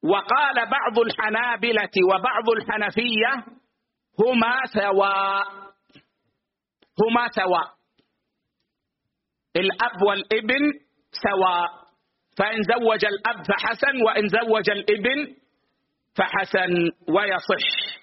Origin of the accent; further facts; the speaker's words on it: Saudi Arabia; عندنا في السعودية